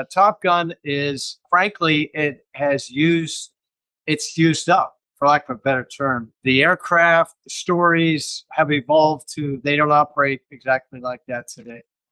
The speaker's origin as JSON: {"language": "English", "town": "Butler", "region": "Pennsylvania", "country": "United States", "tie": "born or raised there", "said": "I grew up in Butler, Pennsylvania, as you said. I grew up in a blue-collar town. I'm one of six children at that time"}